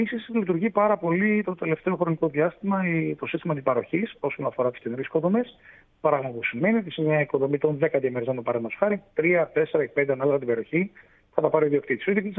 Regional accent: Thessaloniki, Central Macedonia, Greece; τουλάχιστον στην πόλη μου, τη Θεσσαλονίκη

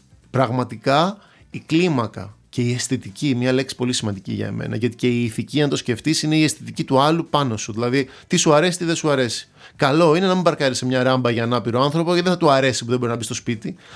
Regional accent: Athens, Attica, Greece; Μεγαλώνοντας στην Αθήνα, έχοντας καταβολές από την Κρήτη και από την Λακωνική Μάνη, τα τελευταία χρόνια έχω κάνει μια σταδιακή μεταστροφή και έχω έναν έρωτα ζωής με τη Θεσσαλονίκη.

